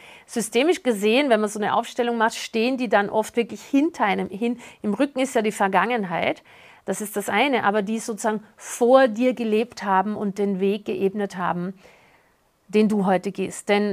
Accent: Austria; Ich komme ja aus Österreich

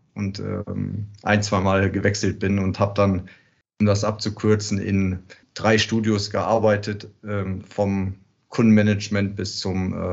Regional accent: Hanover, Lower Saxony, Germany; aus meiner Heimatstadt in Hannover

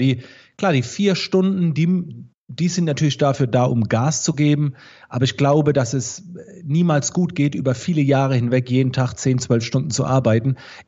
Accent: Baden-Württemberg, Germany; Ihr hört es ja schon ein klein wenig vom Dialekt. Ich komme aus der Nähe von Mannheim, Heidelberg.

